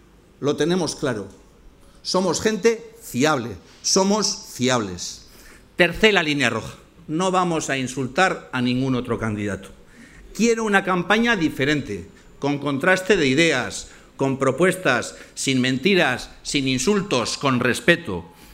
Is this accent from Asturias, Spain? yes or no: no; Bilbao, Basque Country, Spain; Soy de Bilbao y voy a ser alcalde de Bilbao.